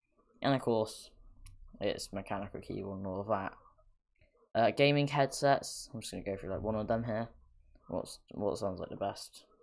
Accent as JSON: {"language": "English", "country": "United Kingdom", "said": "I hate talking in dollars, I'm British"}